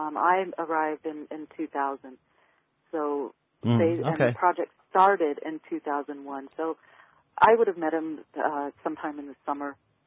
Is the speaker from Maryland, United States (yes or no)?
no; California, United States; I grew up in Southern California.